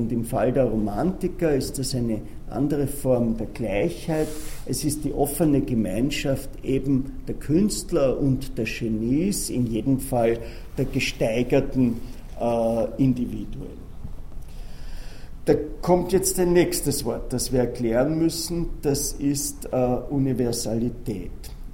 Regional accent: Austria; Also selbst bei uns in Österreich ist es so

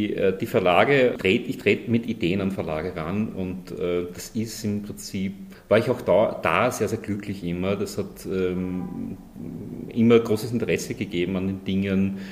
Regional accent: Graz, Styria, Austria; Also ja, ich habe die Steiermark ja nie aufgegeben, bin Steirer und bin in Graz aufgewachsen.

